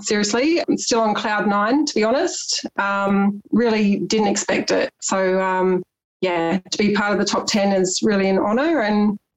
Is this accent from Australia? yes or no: yes; South Australia, Australia; I turned 41. I'm a single mum to three teenage girls, 18, 15 and 12. And I'm from South Australia, from the beautiful Adelaide Hills.